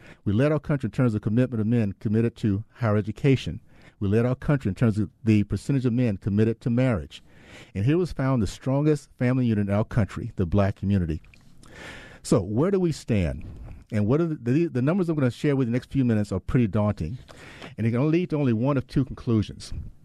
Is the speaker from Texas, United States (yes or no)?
no; Tallahassee, Florida, United States; We had an all-time low, 3.8% of entrepreneurs today versus the 40% when I was growing up in Tallahassee.